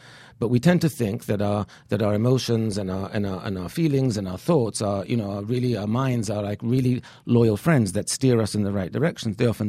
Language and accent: English; Israel; English is a second language; now in United States; I am actually from Israel.